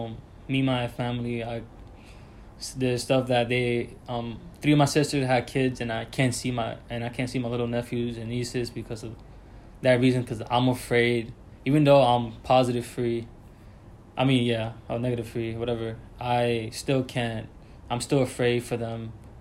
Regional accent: New York City, New York, United States; also born or lived in Dominican Republic; I'm from Dominican Republic, but I grew up in New York City on the Heights.

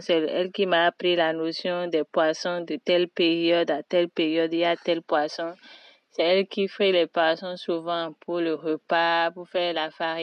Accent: Cotonou, Littoral, Benin; J'ai grandi au Bénin, à Cotonou, en Afrique de l'Ouest.

